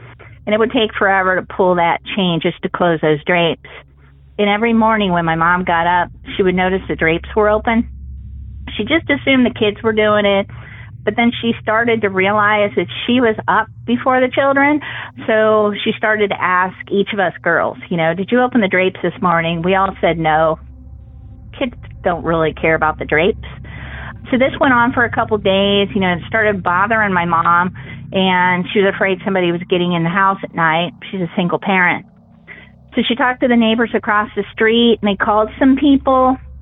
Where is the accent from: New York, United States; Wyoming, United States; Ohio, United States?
Ohio, United States; Columbus; My story is actually about my childhood home. We lived together in a split-level house in Columbus, Ohio.